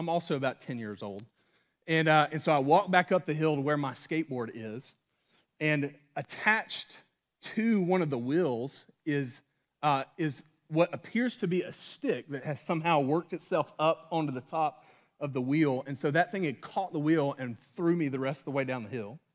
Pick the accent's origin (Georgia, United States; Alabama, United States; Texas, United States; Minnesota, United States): Alabama, United States; I grew up in North Alabama, and my neck is red, and that red is deep.